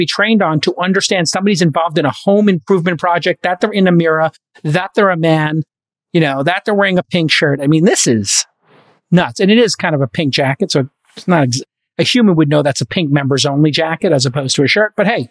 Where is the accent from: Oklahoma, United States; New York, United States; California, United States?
New York, United States; Brooklyn; this was a drunk driving, very poor taste joke when I grew up in Brooklyn.